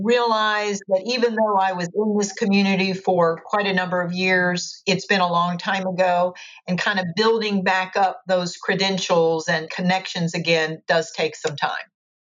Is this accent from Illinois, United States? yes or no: no; Tampa, Florida, United States; St. Petersburg versus Tampa, which is where I did most of my growing up.